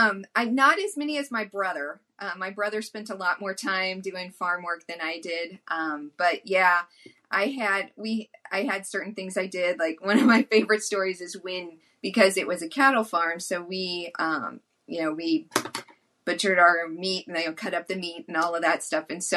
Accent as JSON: {"language": "English", "region": "Missouri", "country": "United States", "tie": "born or raised there", "said": "I grew up in Missouri, but I grew up in central Missouri, a small town near Jefferson City. And, you know, grew up on a cattle farm."}